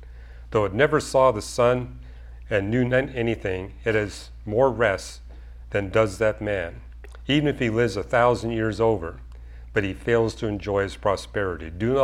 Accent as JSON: {"language": "English", "country": "Canada", "said": "I mean, I even had to read it in French because I'm a Canadian. I had to be fluent in French."}